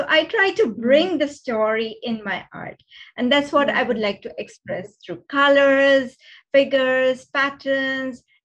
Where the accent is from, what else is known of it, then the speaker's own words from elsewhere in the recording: Mumbai, Maharashtra, India; I was born and brought up in Mumbai. I'm from a Gujarati family, very traditional and very conservative.